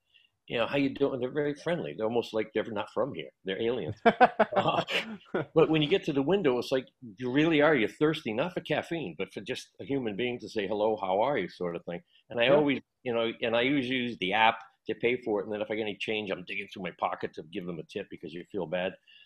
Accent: Massachusetts, United States; I was born around, but I was raised in Mass.

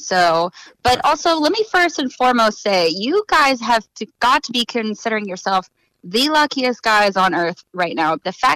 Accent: Gibsonia, Pennsylvania, United States; now in Erie, United States; Well, I'm from the Pittsburgh area. I actually grew up in a little suburb north of the city in Gibsonia. But then when I was 18 after high school, I moved up to Erie

